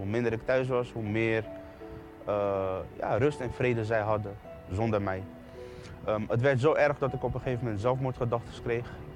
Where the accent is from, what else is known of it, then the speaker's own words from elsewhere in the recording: The Hague, South Holland, Netherlands; Ik kom uit Den Haag. Ik heb een goede jeugd gehad.